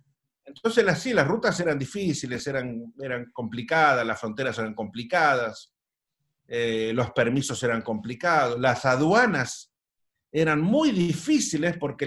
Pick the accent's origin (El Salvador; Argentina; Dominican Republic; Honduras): Argentina; pero como no les importaba nada a los argentinos, era como que no estábamos nosotros en la lista, era como que Argentina no estaba en la lista de los países, ni existíamos